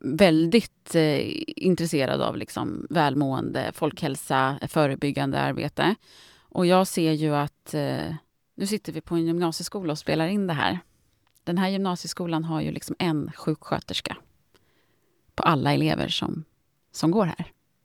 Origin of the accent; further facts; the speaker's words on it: Österåker, Stockholm County, Sweden; Om jag säger att jag är från Österåker när jag är ute i Sverige